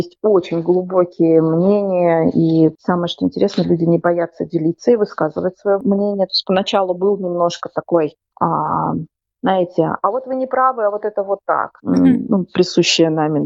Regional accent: Moscow, Russia; когда я жила в Москве, я сама из Москвы

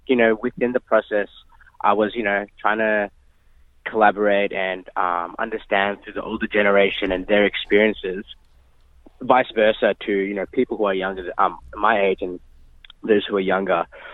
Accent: Philippines; Of course, I'm Filipino, you know, by blood and through my upbringing

